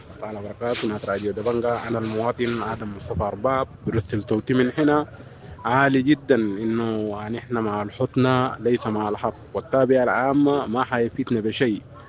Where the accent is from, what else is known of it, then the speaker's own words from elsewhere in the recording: Khartoum, Sudan; أنا كسوداني واحد من الناس المعانين من الحرب ده، والآن بسكن في أمدرمان